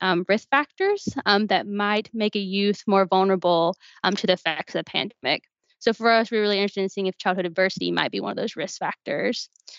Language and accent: English; Alabama, United States; moved away as an adult; now in Milwaukee, United States; my background, you know, I grew up in Alabama